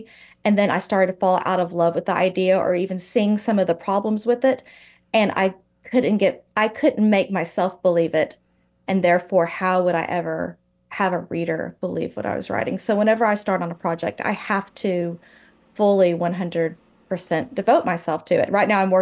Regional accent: Texas, United States; But it's like there's a force field or something around the state of Texas that does not allow me to leave.

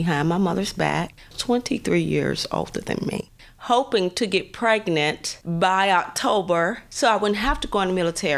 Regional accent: Miami, Florida, United States; also born or lived in Jacksonville; I was born in Duval County. My family left Jacksonville to go to Miami. My grandparents went, and my mother was 14 and pregnant with me. We moved in an area that's called Overtown, which is an inner city area.

